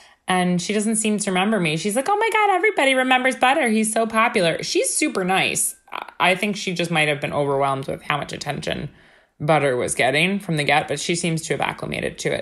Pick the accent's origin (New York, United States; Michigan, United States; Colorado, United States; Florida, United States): New York, United States; Stony Brook; born there; I was born in Stony Brook Hospital in Long Island, but then my parents went to go open a second food business.